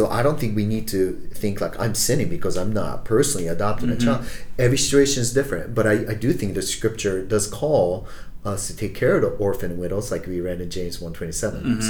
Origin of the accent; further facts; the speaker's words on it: Japan; growing up in Japan